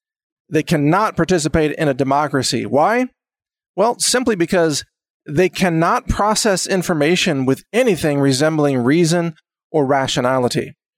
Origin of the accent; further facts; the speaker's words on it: United States; I mean, me in particular, for example, I'm Native American.